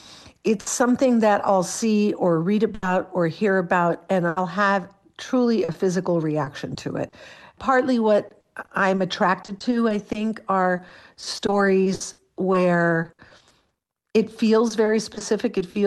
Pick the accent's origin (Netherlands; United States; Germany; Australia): United States; Hollywood, California; growing up in Hollywood, because I was a first-generation American and my mom was Greek, my dad was Bulgarian